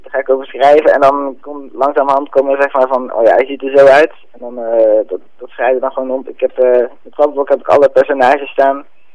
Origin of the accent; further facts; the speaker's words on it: Breda, North Brabant, Netherlands; Ik kom uit Breda.